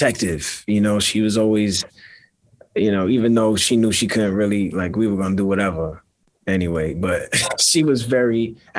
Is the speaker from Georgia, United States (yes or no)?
no; Brooklyn, New York, United States; Yeah, I grew up in Bushwick with my mom and my two siblings, my older brother and my younger sister. Predominantly Latino neighborhood, Puerto Ricans, Dominicans, Mexicans. It was what we call barrio.